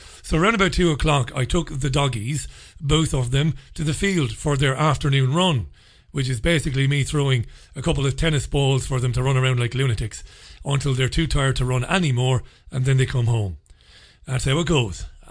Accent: Waterford, Munster, Ireland; I was based in Waterford. I was born and bred in Waterford, worked for WLRFM in Waterford.

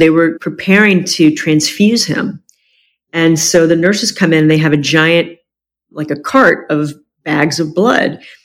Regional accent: Ohio, United States; also born or lived in Jacksonville / Los Angeles; I'm 57 years old, and I was born in Jacksonville. I grew up in Ohio. I spent the last 25 years in Los Angeles, and I'm back in Jacksonville, kind of full circle

